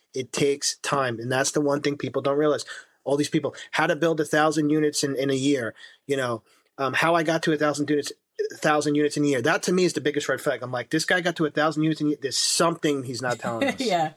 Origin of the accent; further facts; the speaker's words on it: United States; And then not just because I'm Italian American, but I do want to go back to Italy.